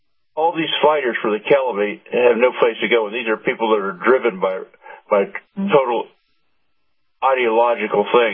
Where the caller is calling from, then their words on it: Clearwater, Florida, United States; again from Clearwater, Florida.